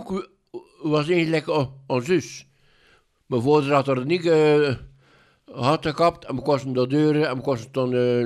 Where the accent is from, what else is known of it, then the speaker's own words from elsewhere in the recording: Bruges, West Flanders, Belgium; Ja, ik ben echte Bruggelink.